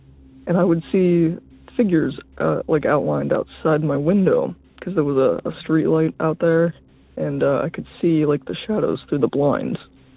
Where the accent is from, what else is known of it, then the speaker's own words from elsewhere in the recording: Ohio, United States; I guess I should mention I'm from Ohio. I don't know how many UFO and alien sightings come from Ohio.